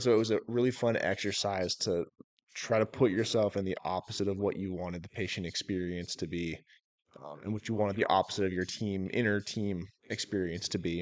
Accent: Washington, United States; Washington State.

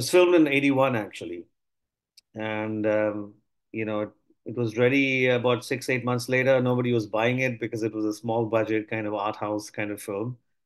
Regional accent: Mumbai, Maharashtra, India; And I'm originally from Mumbai, India.

